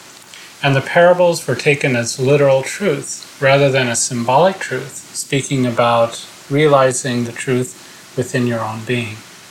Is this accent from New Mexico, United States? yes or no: no; Seattle, Washington, United States; I'm from Seattle, Washington